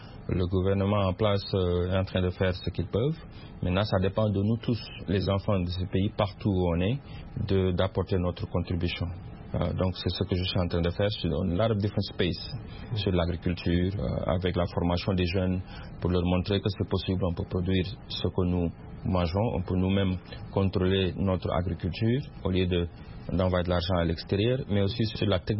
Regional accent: Senegal; Dans mon pays d'origine, le Sénégal aujourd'hui par exemple a 300 et quelques partis politiques

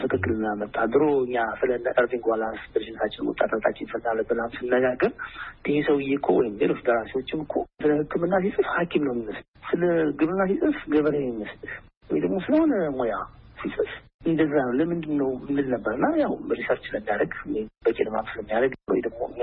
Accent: Gondar, Amhara, Ethiopia; ይሄኛው ግን ተወልጄ ያደኩበት ልጅነቴን ያሳለፍኩበት ስለሆነ

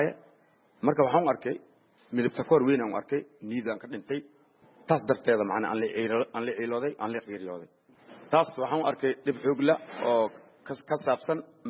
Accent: Mogadishu, Banaadir, Somalia; born or raised there; also born or lived in Lower Juba

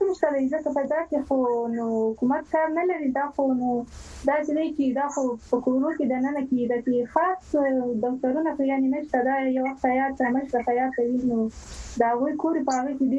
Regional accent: Ghazni, Afghanistan; نو زه ډیر ویاړم چې زه د غزنی ولایت یم

